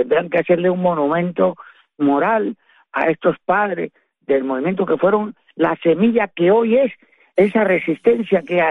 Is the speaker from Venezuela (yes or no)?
no; Cuba